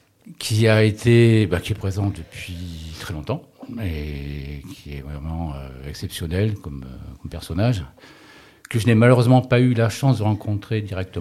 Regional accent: Châteaurenard, Provence-Alpes-Côte d'Azur, France; Je suis né à Château-Renard. Et j'ai eu la chance, dans la maison à Château-Renard, d'avoir une mare

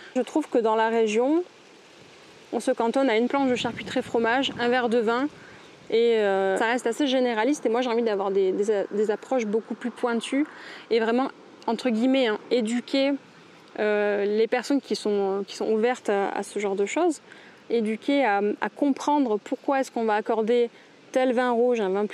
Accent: Avignon, Provence-Alpes-Côte d'Azur, France; now in Venasque, France; je suis native du Vaucluse, donc je suis d'Avignon à la base, puis je me suis installée sur Venasque il y a 5 ans.

